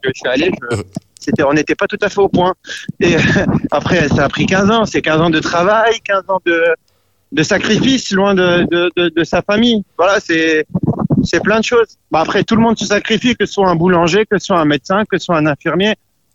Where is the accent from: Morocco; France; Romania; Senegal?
Senegal; born there; je suis né au Sénégal aussi. Je suis d'origine libanaise et je suis né au Sénégal.